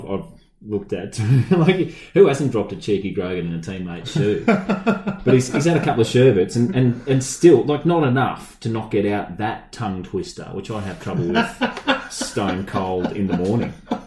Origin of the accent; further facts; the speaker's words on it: Brisbane, Queensland, Australia; Yeah, I grew up in Brisbane.